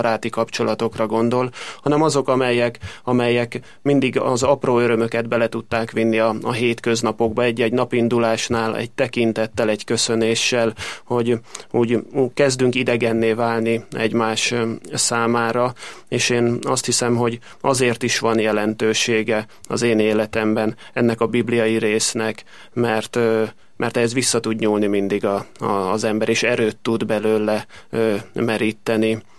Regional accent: Szergény, Vas, Hungary; Jó magam, egy kis nyugat-dunántúli faluban születtem, nevelkedtem, onnan érkeztem, a Gyagos Szergény a településnek a neve

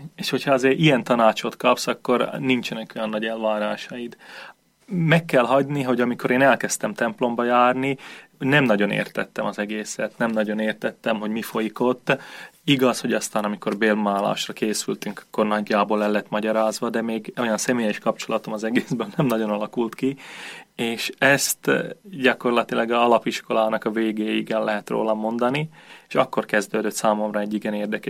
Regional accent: Nové Zámky, Nitra Region, Slovakia; Érsekújvárból származom, 1987-ben születtem

